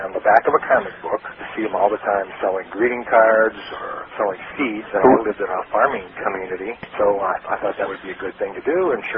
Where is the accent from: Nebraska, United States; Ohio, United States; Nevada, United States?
Ohio, United States; Chardon; I grew up in a little place called Chardon, Ohio. That's right outside of Cleveland.